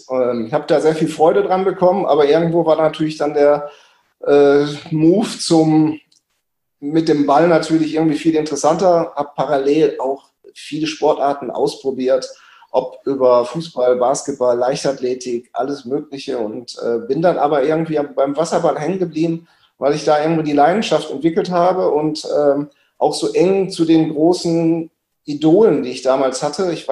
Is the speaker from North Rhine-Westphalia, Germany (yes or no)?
yes; Duisburg, North Rhine-Westphalia, Germany; Ich bin geboren hier in Duisburg.